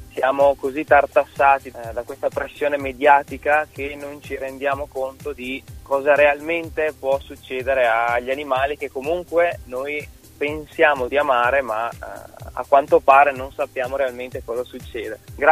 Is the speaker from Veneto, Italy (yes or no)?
yes; Verona, Veneto, Italy; intanto mi presento, ho 27 anni, vengo da Verona